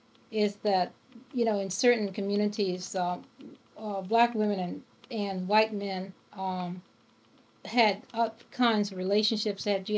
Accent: Charleston, South Carolina, United States; See, I'm from the Lower State. I'm originally from Charleston, and this is always a question that interests me, because in the Lower State, we do different things than what they do.

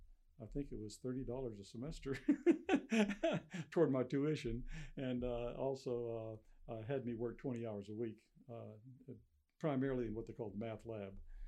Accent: Lafayette, United States; the dean of sciences happens to be in Lafayette, my hometown where I was at the time, visiting his Uncle Ralph.

